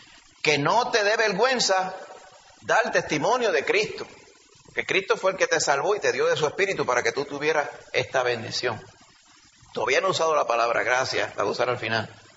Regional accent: Añasco, Puerto Rico; Ah, pues nosotros somos de Añasco, sabemos de lo que estamos hablando.

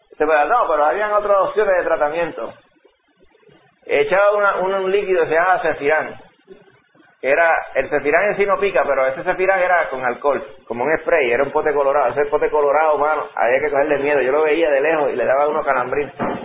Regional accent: Dominican Republic; cuando yo me crié allá en la República Dominicana.

